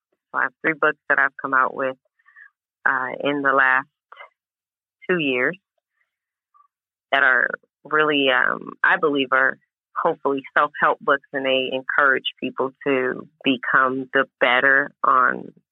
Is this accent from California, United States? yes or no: yes; Los Angeles, California, United States; also born or lived in Paris, California; I'm a native from Los Angeles, and so I'm born and raised Cali girl. And I, you know, grew up in Paris, California, where, you know, I got to see some amazing things.